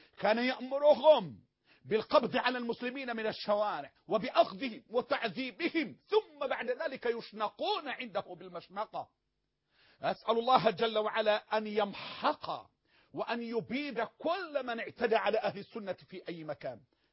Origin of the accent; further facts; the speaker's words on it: Egypt; أنا مسلم مصري